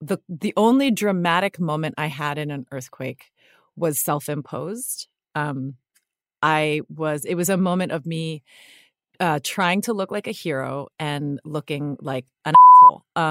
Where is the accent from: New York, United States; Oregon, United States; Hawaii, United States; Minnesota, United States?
Hawaii, United States; So I grew up in Hawaii.